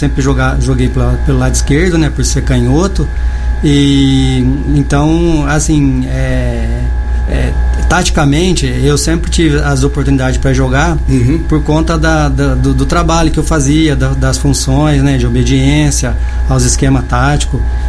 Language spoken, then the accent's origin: Portuguese; São Sebastião da Grama, São Paulo, Brazil; born there; Eu nasci em São Sebastião da Grama, né?